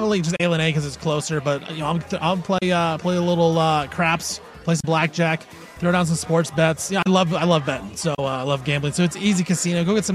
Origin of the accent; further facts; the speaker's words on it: Milwaukee, Wisconsin, United States; So, yes, I am. I'm a G from Milwaukee.